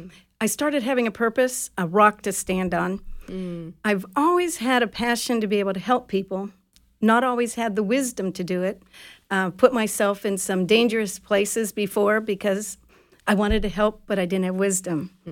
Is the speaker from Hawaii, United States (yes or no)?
yes; Hawaii, United States; moved away as an adult; also born or lived in Connecticut; In college, I moved from Hawaii to Connecticut.